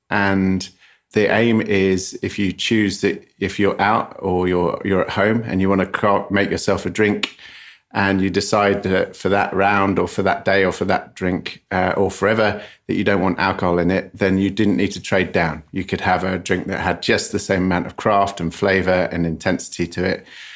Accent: England, United Kingdom; now in Los Angeles, United States; as an English person who lives in Los Angeles

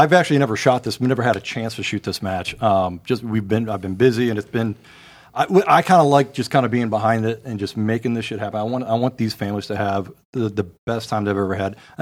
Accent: Shelby, Ohio, United States; born there; So I was born in... I'll say Shelby. I was born in just outside Mansfield. No one knows where Shelby is, but Mansfield's an hour north of Columbus.

